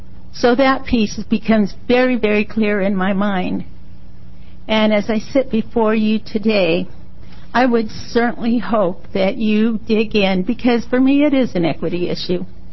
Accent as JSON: {"language": "English", "country": "United States", "tie": "born or raised there", "said": "as an American born and raised in the United States, second generation"}